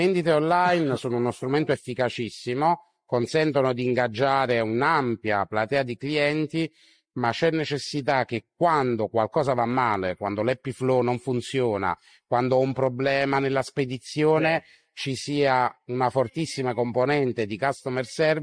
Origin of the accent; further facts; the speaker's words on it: Naples, Campania, Italy; accent: Neapolitan; io vengo da una famiglia di commercianti napoletana, il mio accento, diciamo, non nasconde le origini